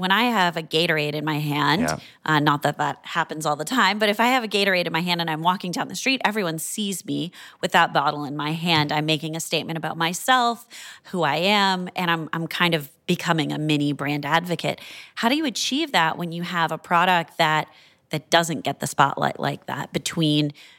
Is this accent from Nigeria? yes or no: no; Canada; I'm Canadian as well.